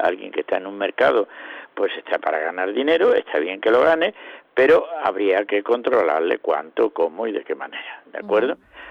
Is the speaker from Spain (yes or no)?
yes; Higuera de Rey, Andalusia, Spain; Me los encuentro por aquí, por Mairena o en mi pueblo, en Higuera de Rey